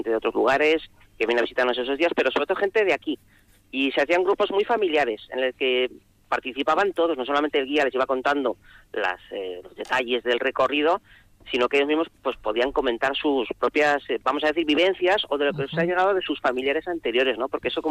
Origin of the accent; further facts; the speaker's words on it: Vitoria, Basque Country, Spain; y los que somos de Vitoria